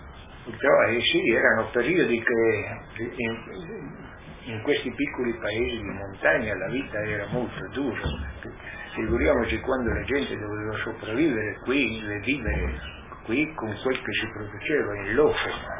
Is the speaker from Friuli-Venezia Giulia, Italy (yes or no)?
yes; Topolò, Friuli-Venezia Giulia, Italy; nel paese dove sono nato io, a Topolò, quando ero bambino, ragazzino, erano 350 persone